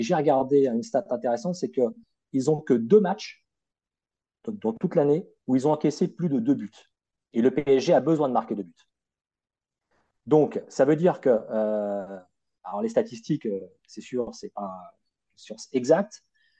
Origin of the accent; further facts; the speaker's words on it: Paris, Île-de-France, France; moi je suis parisien.